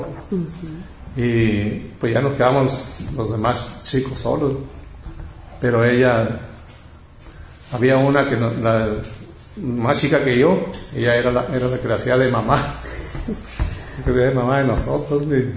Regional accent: Delicias, Chihuahua, Mexico; moved away as an adult; now in United States; pero dicen que es Villa Ocampo, que allí nací, pero mis papás me trajeron al estado de Chihuahua, a Delicias, Chihuahua. Uh-huh. Ahí crecí en Chihuahua y hasta que vine aquí a Estados Unidos, uh-huh. A los 20 años, mi primera vez que vine a los Estados Unidos.

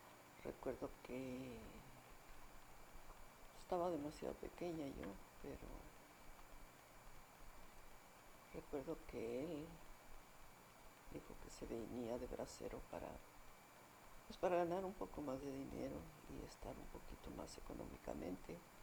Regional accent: Chihuahua, Mexico; born there; Bueno, yo nací en Chihuahua, el 25 de diciembre de 1936.

